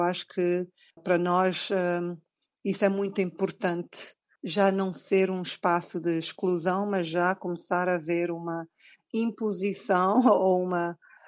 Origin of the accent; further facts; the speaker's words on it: Cape Verde; also born or lived in São Tomé and Príncipe; Sou cabo-verdiana, mas também tenho uma sensação de pertença em vários lugares. Nasci a caminho de São Tomé, pai cabo-verdiano e mãe portuguesa. Vivi em São Tomé nos primeiros anos da minha infância e após a independência de Cabo Verde, viemos para Cabo Verde